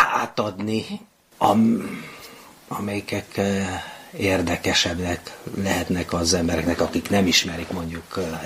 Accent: Carei, Satu Mare County, Romania; Igen, én Nagy Károlyba születtem. Igen, de nem a kastélyban, hanem a kórházban.

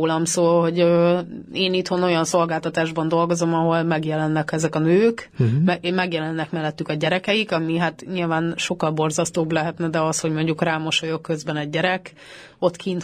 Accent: Hungary; azt gondolom, hogy magyarként eszméletlen borzasztó volt látni

